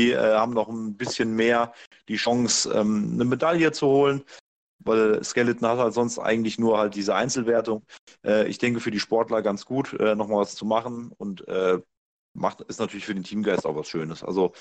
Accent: Hesse, Germany; dass ich als Hesse endlich mal einen hessischen Bobpiloten betrachten kann.

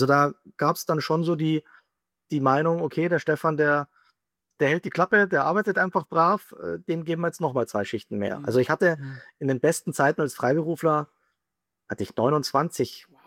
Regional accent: Rosenheim, Bavaria, Germany; für den Bereich zwischen Rosenheim, wo ich herkomme, bis runter Berchtesgaden, Freilassing, fast Salzburg

